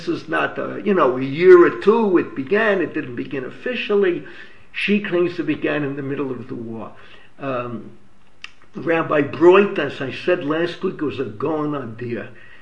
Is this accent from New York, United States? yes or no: yes; Bronx, New York, United States; We grew up in the Bronx.